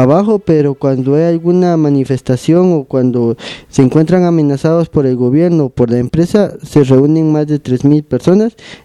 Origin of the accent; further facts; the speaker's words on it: Guatemala; mostrarles nuestra solidaridad como hermanos guatemaltecos que somos.